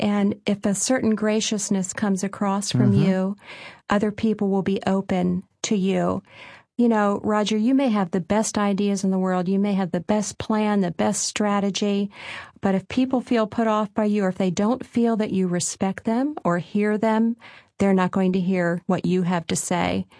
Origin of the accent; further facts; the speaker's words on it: Smoketown, Pennsylvania, United States; Smoketown, Lancaster County. And I have extended family as far as the eye can see. Grew up in a family of five children.